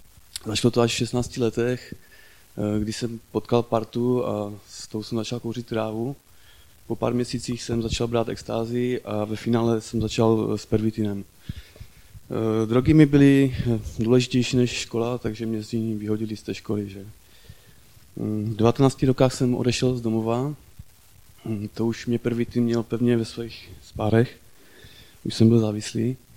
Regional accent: Havířov, Moravian-Silesian Region, Czechia; je mi 32 let a pocházím z Havířova.

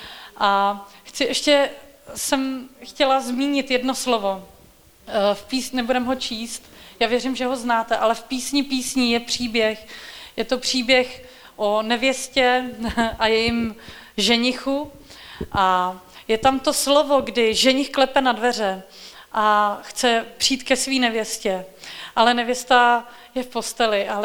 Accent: Cheb, Karlovy Vary Region, Czechia; já jsem z Chebu

